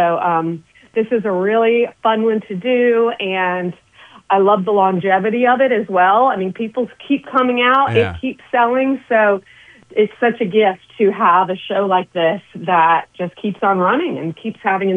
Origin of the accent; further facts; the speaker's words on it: Raleigh, North Carolina, United States; I grew up in Raleigh, North Carolina, so it wasn't like I was surrounded by Broadway people or Hollywood or anything like